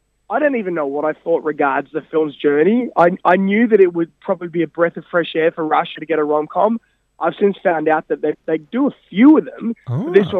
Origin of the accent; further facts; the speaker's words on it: Australia; Of course, I'm Australian